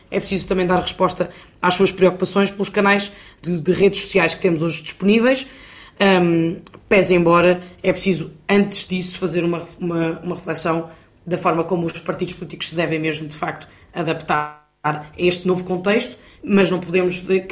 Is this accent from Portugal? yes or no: yes; Portugal; todos nós, enquanto portugueses e europeus, desempenhamos aqui um papel mais importante